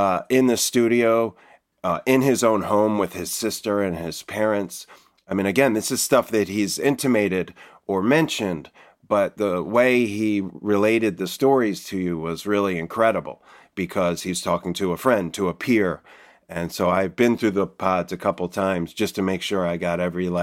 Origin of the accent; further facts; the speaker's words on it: New Jersey, United States; I grew up in South Jersey. We used to take the train over the high speed line to Philly.